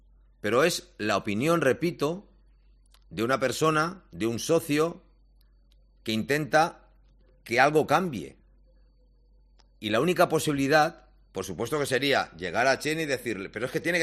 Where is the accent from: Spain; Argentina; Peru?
Spain; Barcelona, Catalonia; born there; tengo un DNI y nací en Barcelona.